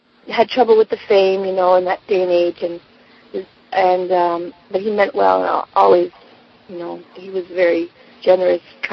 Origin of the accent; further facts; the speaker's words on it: New York, United States; But I grew up in New York, and I'm not familiar that much with the beach.